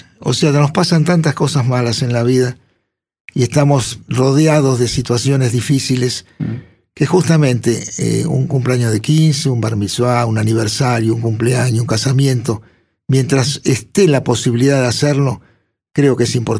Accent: Buenos Aires, Argentina; born there; Capital, Flores Sud.

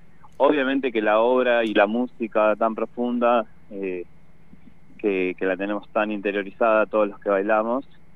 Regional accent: Buenos Aires, Argentina; now in Paraná, Argentina; en Paraná, donde ahora vivo, yo soy de Buenos Aires

